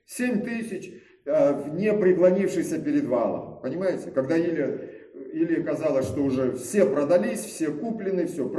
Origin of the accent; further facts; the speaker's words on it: Kazakhstan; я вырос, родился в Казахстане